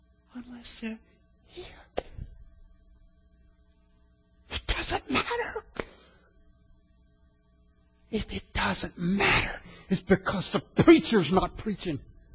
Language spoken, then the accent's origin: English; Orangeburg, South Carolina, United States; When I was a little boy, growing up in Orangeburg, South Carolina